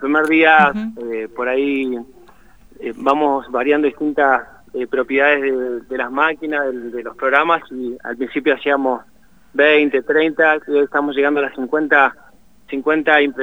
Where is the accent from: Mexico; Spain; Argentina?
Argentina